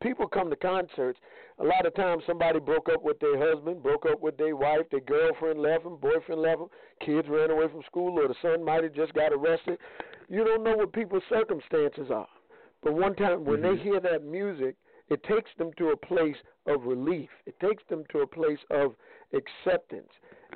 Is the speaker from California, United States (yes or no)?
no; New York, United States; I grew up in the church. I grew up in Church of God in Christ in New York